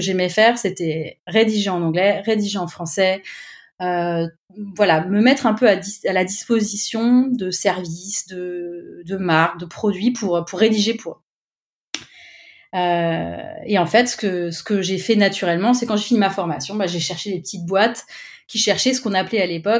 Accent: Clermont-Ferrand, Auvergne-Rhône-Alpes, France; now in Paris, France; j'ai fait une licence d'anglais assez classique dans l'université près de chez moi à Clermont-Ferrand.

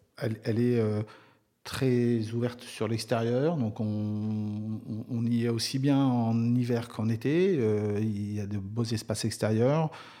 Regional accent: Créteil, Île-de-France, France; j'ai toujours grandi à Créteil, j'ai fait ma scolarité à Créteil. Et puis je me suis installé à Créteil, puis là je suis pas très loin puisque Saint-Maur c'est de l'autre côté de la Marne, donc voilà, j'ai mes racines cristoliennes

